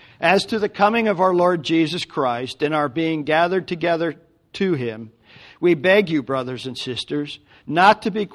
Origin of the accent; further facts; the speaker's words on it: Connecticut, United States; while we grew up in Connecticut, my wife and I now live in Western Pennsylvania